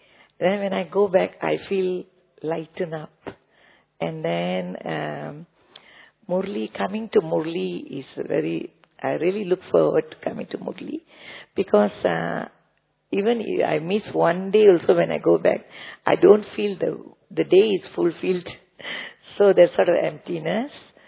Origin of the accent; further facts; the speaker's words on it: Malaysia; I'm from Malaysia.